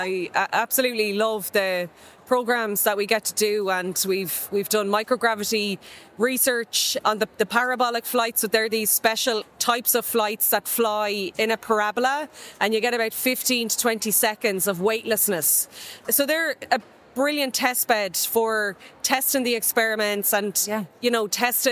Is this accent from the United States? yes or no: no; Ireland; when I was growing up in Ireland.